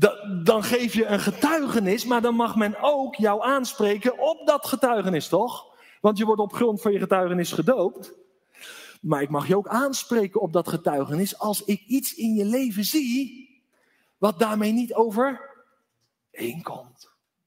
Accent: South Holland, Netherlands; Ik ben opgegroeid in het Westland, in de glastuinbouw.

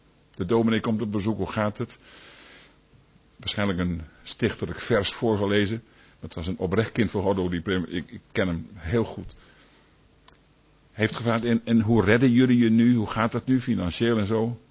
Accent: Slochteren, Groningen, Netherlands; In Slochteren, waar ik opgroeide, een van de grote steden daar in Groningen

